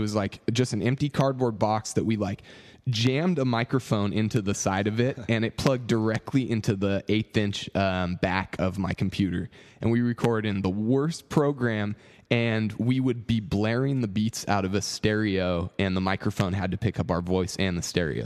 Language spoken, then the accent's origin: English; Paradise, California, United States; I'm like, yeah, I am from Paradise.